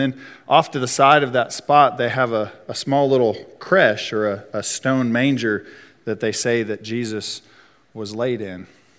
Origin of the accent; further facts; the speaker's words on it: Enterprise, Alabama, United States; born there; I was born in Enterprise, Alabama. And I only lived there maybe the first year of my life or so, have no memory or recollection of the place at all